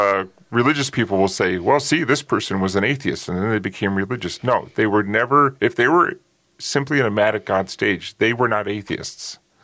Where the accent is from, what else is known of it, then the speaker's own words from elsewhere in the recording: New England, United States; And I was raised a traditional Catholic in New England.